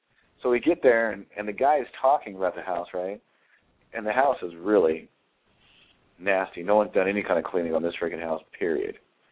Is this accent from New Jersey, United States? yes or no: no; Ohio, United States; It was, and to me, I'm from Ohio, okay?